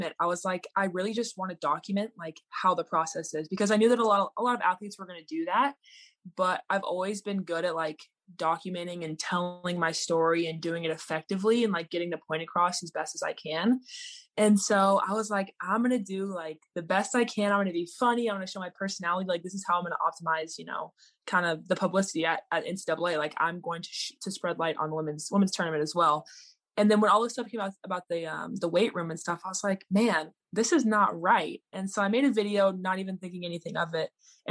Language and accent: English; Austin, Texas, United States; I'm from Austin, Texas, but I go to school in the University of Oregon and I play basketball there.